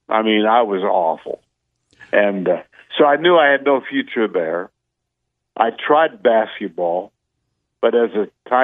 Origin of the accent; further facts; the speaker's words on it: Duluth, Minnesota, United States; born there; I was born in Duluth, Minnesota, but I lived there for exactly 3 months